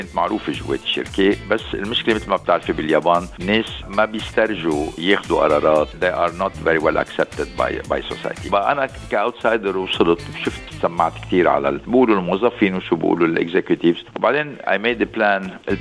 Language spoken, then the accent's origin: Arabic; Lebanon; also born or lived in Brazil; أنا لبناني وأصلي لبناني، بي كان لبناني وأمي لبنانية. أنا بي خلقان من البرازيل، أمي خلقانة بالنيجيريا. التزامي بلبنان واتصالاتي بلبنان بعضها قوية